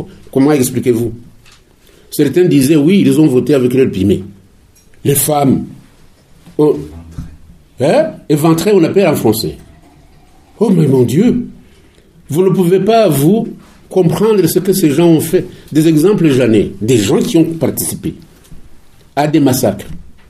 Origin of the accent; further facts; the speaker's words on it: Rwanda; Mais nous, nous sommes Rwandais, nous savons ce qu'il veut dire.